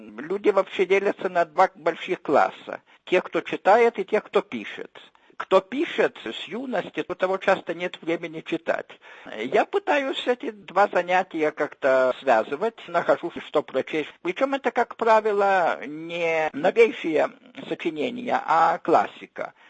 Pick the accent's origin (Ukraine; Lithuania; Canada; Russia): Lithuania; first language Lithuanian; Russian is a second language; О литовцах, это мой родной язык